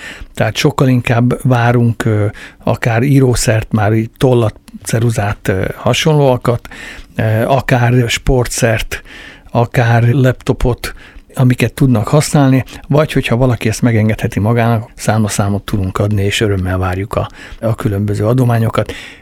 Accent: Hungary; Kicsit hasonlítanám ahonnan én jöttem faluról, a régi falusi Magyarországra is.

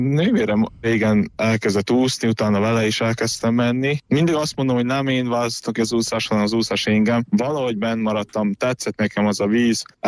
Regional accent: Senta, Vojvodina, Serbia; now in Hungary; utána visszaköltöztem, zentán nem tudtam profint csinálni, az úszást kerestem, hogy hol tudnék, és akkor Magyarországra költöztem.

